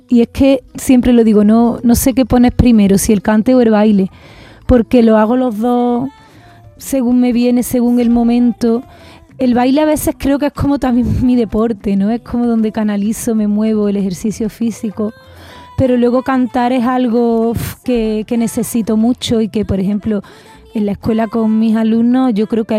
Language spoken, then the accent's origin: Spanish; Puente Genil, Andalusia, Spain; also born or lived in Huelva / Granada / Seville; cuando ya yo salí de Puente Genil, fue cuando empecé a aficionarme, porque eso, pues tuve la suerte de que la vida me llevara, mira, a la Sierra de Huelva, después a Granada, después a Sevilla.